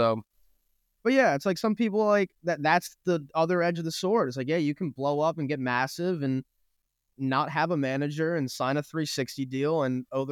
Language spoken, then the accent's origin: English; New Jersey, United States; I'm from New Jersey.